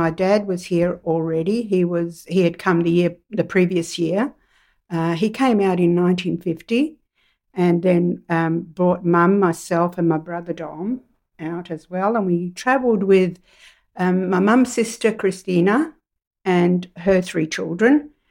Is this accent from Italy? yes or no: yes; Reggio Calabria, Calabria, Italy; I come from Reggio Calabria, a little place, a little town in the mountains called Elianova, and it's a beautiful little town. I have been back several times, in fact, quite a few times now.